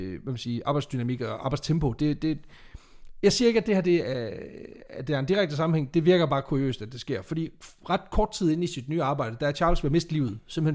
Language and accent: Danish; Jutland, Denmark; Altså igen, som en jyde, der har kørt fliser væk på en trailer, så ved man.